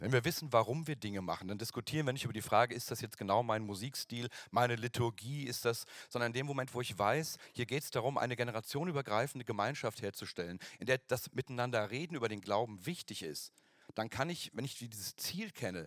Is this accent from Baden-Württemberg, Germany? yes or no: no; Hesse, Germany; ich komme aus Hessen und in Berlin haben eine völlig andere Liturgie als in Hessen.